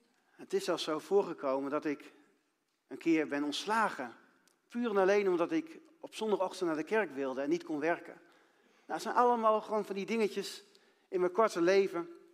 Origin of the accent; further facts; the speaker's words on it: Grijpskerk, Groningen, Netherlands; Ik ben geboren in Grijpskerk in Groningen. Dus ik ben een Groninger die werkt in Friesland.